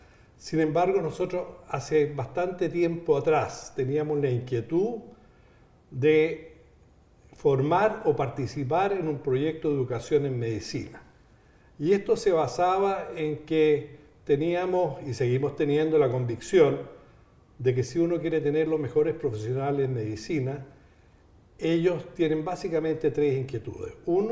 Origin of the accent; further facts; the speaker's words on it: Chile; Soy, aunque por el apellido alemán, soy chileno